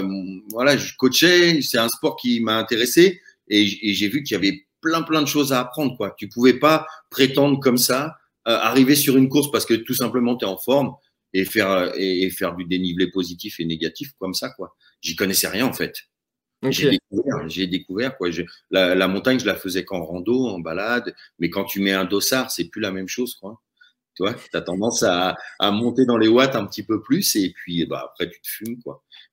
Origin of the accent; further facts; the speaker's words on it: Paris, Île-de-France, France; now in Chamonix, France; J'étais arrivé en 93 à Chamonix pour y vivre. Je venais de Paris.